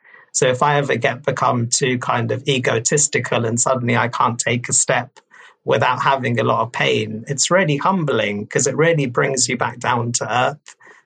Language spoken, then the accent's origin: English; India; from kind of my own cultural beliefs being Indian, I used to kind of think of disability as a curse.